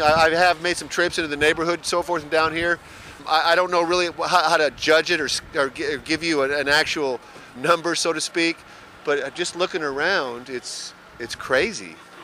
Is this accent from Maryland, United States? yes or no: no; Arkansas, United States; You know, I'm from Arkansas, quite honestly